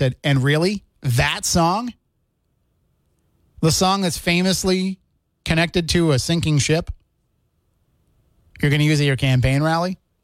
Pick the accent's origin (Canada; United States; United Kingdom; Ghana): United Kingdom; It's just that I'm a British musician, and I don't think that my music has any place in American politics